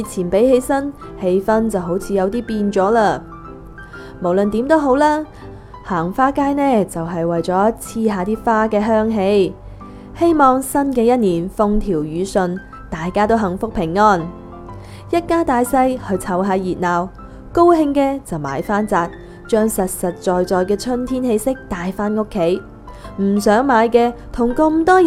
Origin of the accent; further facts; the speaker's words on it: Guangzhou, Guangdong, China; 都觉得真的好自豪